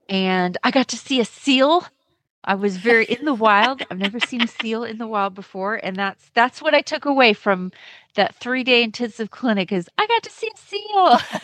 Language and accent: English; Kent, Texas, United States; from Kent, Texas